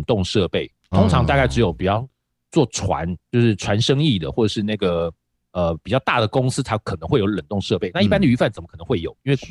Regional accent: Keelung, Taiwan; born there; 因为我在基隆出生的

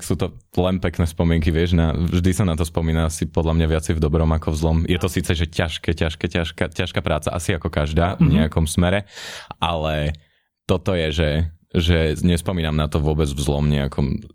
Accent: Bytča, Žilina Region, Slovakia; No, pochádzam z Bytče.

